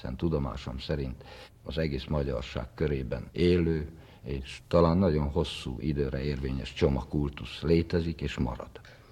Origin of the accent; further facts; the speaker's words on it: Odorheiu Secuiesc, Harghita, Romania; közelebbről erdélyi székely lennék, aki Székelyudvarhelyen születtem, 42 esztendővel ezelőtt